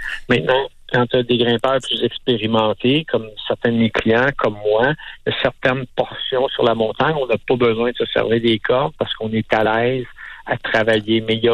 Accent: Quebec, Canada; comme on voit ici chez nous au Québec

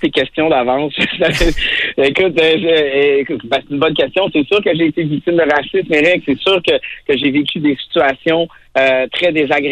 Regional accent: Haiti; born there; je suis né en Haïti. J'ai-tu le droit de me considérer comme étant haïtien, québécois, de Québec, aussi canadien? Ma sœur, tu sais, moi, j'ai été adopté.

